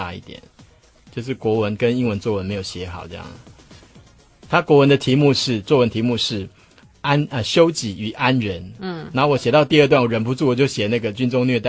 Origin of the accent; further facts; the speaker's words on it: Taiwan; 我是台湾人啊，我是中华民国的。